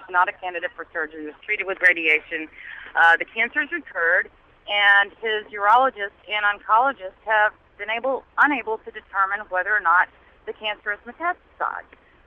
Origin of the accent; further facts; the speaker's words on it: Shreveport, Louisiana, United States; I'm from Shreveport, Louisiana.